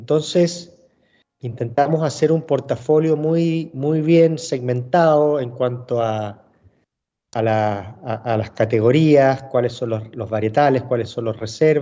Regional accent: Chile; Después trajimos, como somos chilenos, trajimos un Sauvignon Blanc de Chile, de Casablanca.

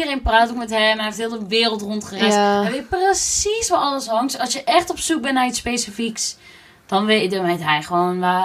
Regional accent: North Brabant, Netherlands; wij zijn Brabanders.

